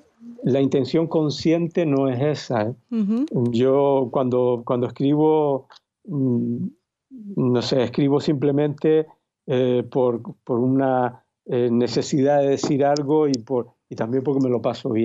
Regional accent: Canary Islands, Spain; Sí, que soy canario, sí.

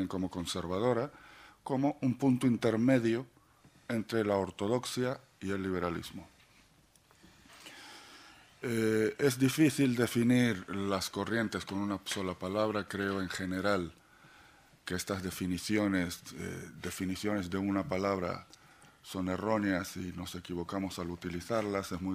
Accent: Israel; now in Spain; soy israelí español, llevo la mitad de mi vida en España, así que ya soy muy español.

